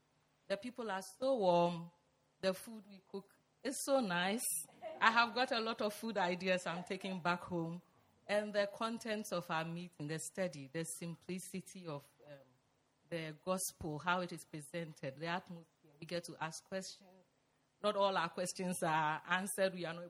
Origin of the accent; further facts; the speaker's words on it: Ghana; I come from Ghana